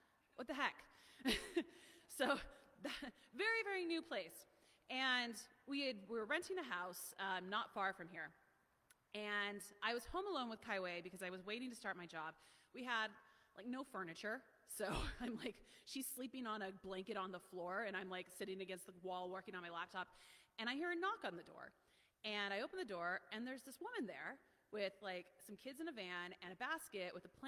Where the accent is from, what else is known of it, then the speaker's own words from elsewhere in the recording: United States; moved away as an adult; now in Canada; So I'm not Canadian, as probably all of you have figured out, but I'm from the U.S.